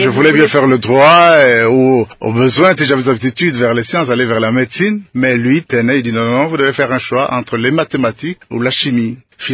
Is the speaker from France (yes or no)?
no; Kenge, Kwango, DR Congo; Je crois que j'ai eu là juste le temps de naître. Et déjà à l'âge de 3 ans, je poursuivis mon enfance à Kenge, dans la ville de Kenge, où j'ai fait mon école primaire à l'école Saint-Frédéric Kayolo.